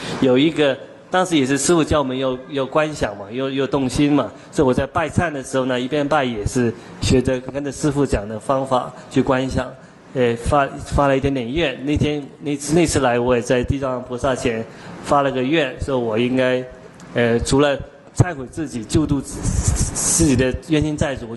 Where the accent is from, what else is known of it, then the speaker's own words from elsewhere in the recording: Guangdong, China; 说我是广东人